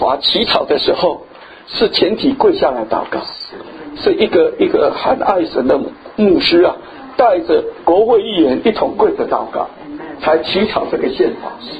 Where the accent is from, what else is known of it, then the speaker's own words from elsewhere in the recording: China; 你不要小看我们中国人的造字